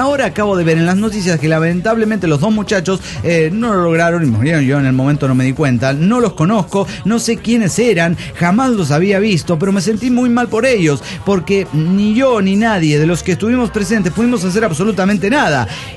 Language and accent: Spanish; Cochabamba, Bolivia; de Cochabamba, Bolivia.